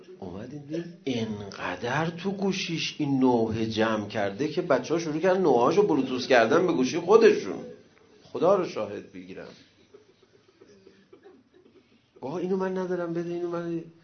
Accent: Iran; چون ما رو شناخته بود ما ایرانی هستیم.

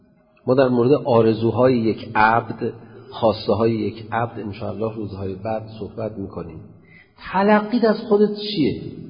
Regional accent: Iran; هویت ملی هم که ما ایرانی هستیم، هویت دینی هم که ما مسلمان هستیم.

